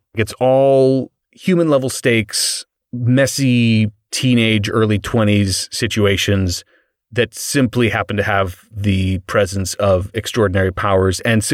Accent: United States; And as an American, the accents in it are just so delightful.

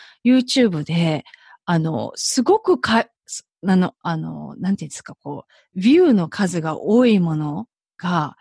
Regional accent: United States; 小さい頃、こう、アメリカで育った割には、口が裂けても言えないってことはないんですけど

